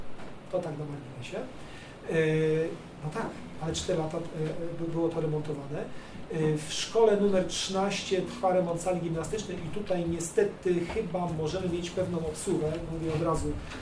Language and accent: Polish; Ksawerów, Łódź Voivodeship, Poland; Ksawerów, moje rodzinne miejscowość, mogę to też powiedzieć.